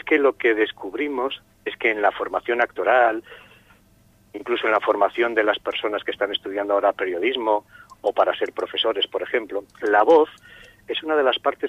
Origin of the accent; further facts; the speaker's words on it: Castro Urdiales, Cantabria, Spain; now in Guriezo, Spain; Yo soy de Castro, vivo en Guriezo, pero Laredo es casi una segunda casa.